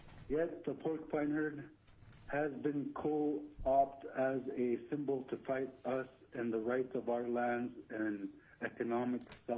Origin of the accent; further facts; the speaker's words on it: Kaktovik, Alaska, United States; I am from Coctovic, and I support oil and gas leasing in the coastal plain.